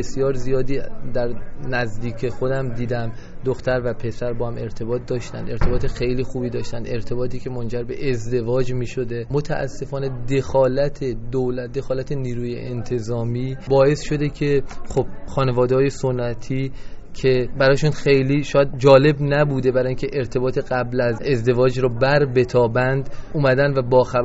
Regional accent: Iran

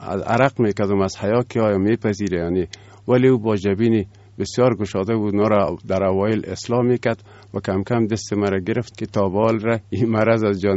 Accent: Panjshir, Afghanistan; born there; also born or lived in Kabul; در خانواده روشن فکری با دنیا آمدیم. زادگاه اصلی ما ولایت پنجشیر است ولی زیستگاه ما بیش از 50 سال می شهر کابل است

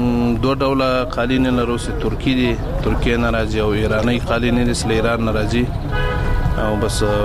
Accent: Logar, Afghanistan; زه د لوګر ولایت اوسیدونکو یم.

